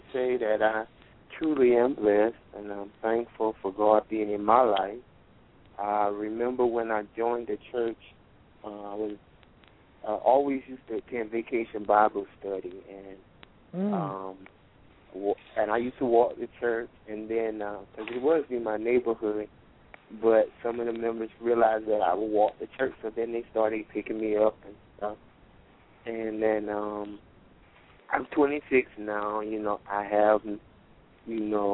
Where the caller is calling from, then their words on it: South Carolina, United States; I was calling from South Carolina.